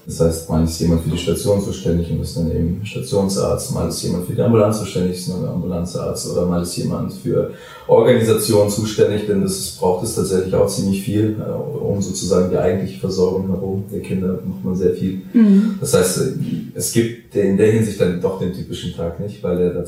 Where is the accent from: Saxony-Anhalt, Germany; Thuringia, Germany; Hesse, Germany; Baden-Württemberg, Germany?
Hesse, Germany; Ich komme aus der Gegend von Frankfurt